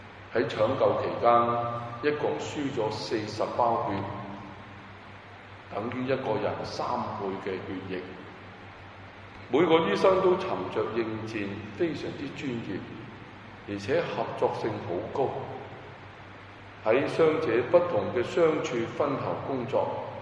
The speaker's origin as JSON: {"language": "Chinese", "country": "Hong Kong", "said": "我们香港人对香港的医疗服务，我们感到骄傲"}